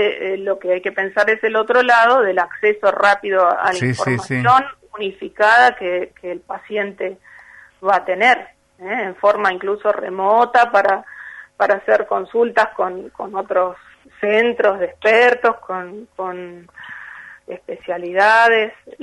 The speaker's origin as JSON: {"language": "Spanish", "town": "Luján", "region": "Buenos Aires Province", "country": "Argentina", "tie": "born or raised there", "said": "De Luján, estuve muchos años"}